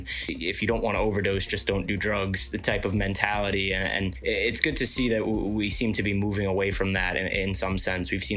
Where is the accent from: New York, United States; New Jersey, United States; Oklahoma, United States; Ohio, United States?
New York, United States; Staten Island; I know people of growing up on Staten Island my whole life that I would see around the neighborhood